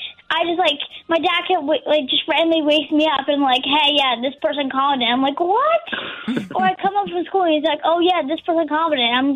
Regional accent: Perkasie, Pennsylvania, United States; From Perkasie, and I'm troop 2770.

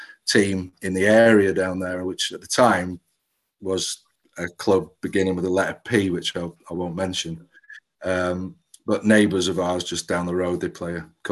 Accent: Manchester, North West England, United Kingdom; moved away as an adult; now in Cornwall, United Kingdom; I was born in Manchester and I grew up there. And when I was 19, we moved down to Cornwall, which is where my father's from.

